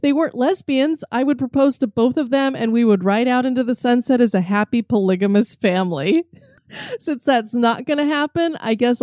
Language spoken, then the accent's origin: English; Canada; Being Canadian, it's exciting to hear stories from my country.